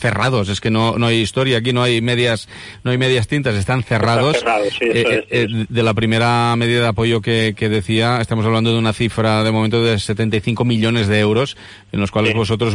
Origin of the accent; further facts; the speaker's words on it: Lleida, Catalonia, Spain; com a lleidatans jo crec que l'hauríem de saber